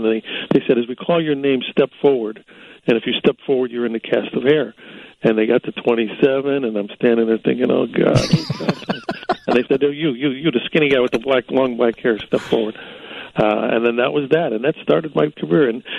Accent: Chicago, Illinois, United States; because growing up in the West Side of Chicago was very much similar to growing up in the West Side of New York.

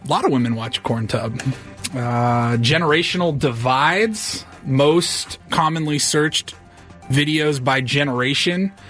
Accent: Washington, United States; With my home state of Washington.

